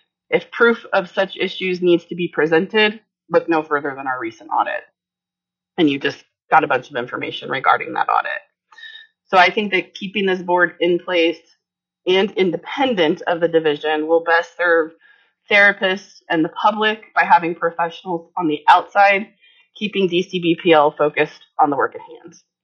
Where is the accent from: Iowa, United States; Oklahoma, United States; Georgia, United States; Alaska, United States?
Alaska, United States; Palmer; I'm from Palmer, Alaska.